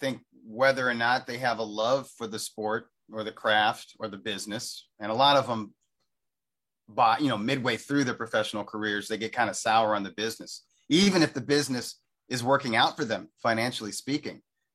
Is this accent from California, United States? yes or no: yes; Inglewood, California, United States; I could see that fight landing at the SoFi Stadium right here in my hometown of Inglewood.